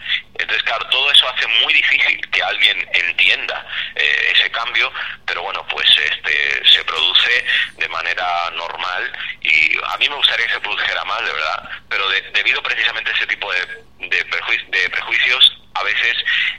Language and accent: Spanish; Melilla, Spain; la propia Melilla, de donde soy originario.